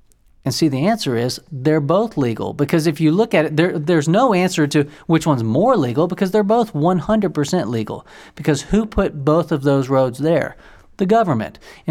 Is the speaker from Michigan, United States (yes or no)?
no; Orlando, Florida, United States; I grew up down in Orlando, Florida, and I would drive to the airport quite a bit.